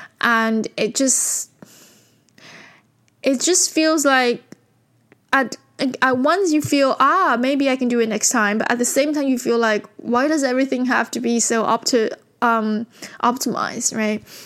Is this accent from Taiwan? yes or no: yes; Taiwan; So I was brought up in Taiwan